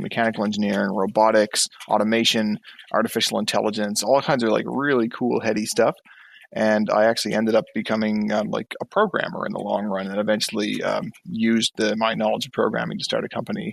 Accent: East Coast, Canada; I'm an entrepreneur from the East Coast of Canada.

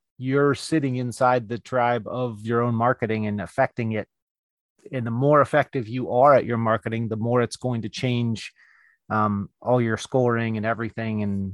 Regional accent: California, United States; I'm in California and I only had one other … in my hometown. And that's California.

